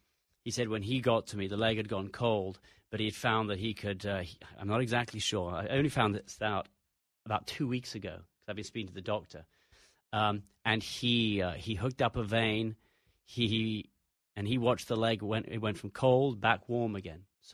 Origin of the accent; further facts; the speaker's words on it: United States; accent: English; despite the English accent, I'm an American, and they knew there was an American in there